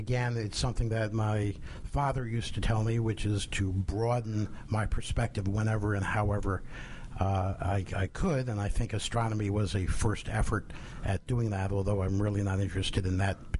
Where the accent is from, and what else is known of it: New Jersey, United States